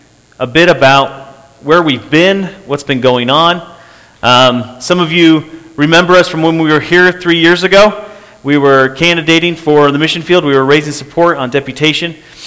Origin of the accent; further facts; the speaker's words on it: Quito, Pichincha, Ecuador; I was born and raised in Quito, Ecuador, and so I had a really firm grasp of Spanish, but going into Brazil, I had to learn the language of Portuguese.